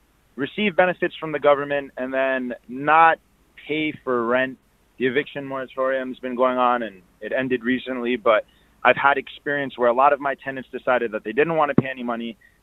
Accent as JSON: {"language": "English", "town": "Queens", "region": "New York", "country": "United States", "said": "I'm actually originally from Queens, but I'm in Fort Lee currently just because I was attending to some business."}